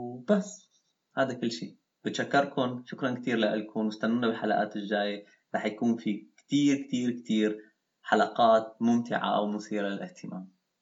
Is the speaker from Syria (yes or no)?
yes; Damascus, Damascus Governorate, Syria; now in Germany; أصلي من سوريا من الشام وبعيش بألمانيا تقريبا من 6 سنين.